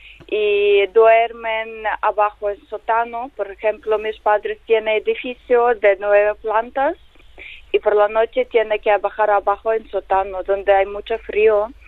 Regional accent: Ternopil, Ternopil Oblast, Ukraine; Spanish is a second language; Yo de Ternópil.

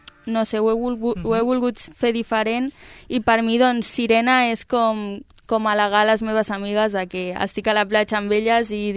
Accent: Catalonia, Spain; jo sóc catalana, estimo moltíssim Catalunya i la meva família doncs, ve del sud d'Espanya.

